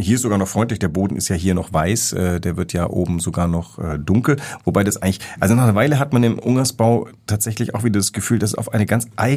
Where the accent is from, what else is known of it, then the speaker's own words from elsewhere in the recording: Vietnam; Von Kautschuk muss man wissen, als Vietnamese, da gibt's eine Geschichte.